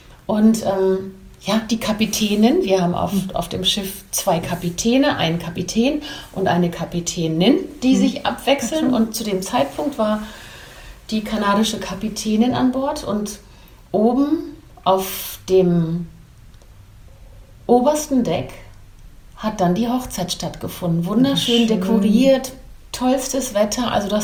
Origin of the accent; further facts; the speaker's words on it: Belgium; Dann kenne ich als Belgierin natürlich auch, nächstes Wochenende bin ich auf einem Familienfest in Belgien.